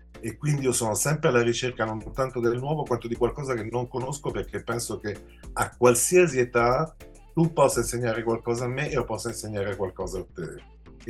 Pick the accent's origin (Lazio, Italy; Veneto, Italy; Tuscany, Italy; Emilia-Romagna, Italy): Lazio, Italy; Rome; born there; now in Milan, Italy; perché sono nato a Roma e poi sono venuto a Milano